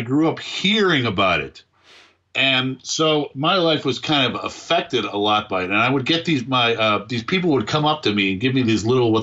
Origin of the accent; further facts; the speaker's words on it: Buffalo, New York, United States; Growing up in Buffalo, there was a strong sense of this.